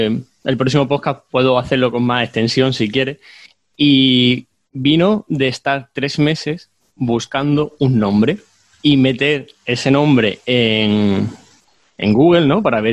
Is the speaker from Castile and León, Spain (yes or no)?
no; Huelva, Andalusia, Spain; La H de Huelva, de donde yo soy